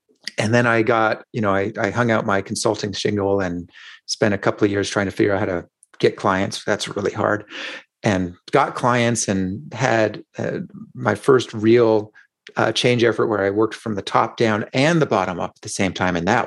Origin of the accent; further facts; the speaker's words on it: Portland, Oregon, United States; He and Ward Cunningham were working at Tektronix here in Portland, which happens to be my hometown.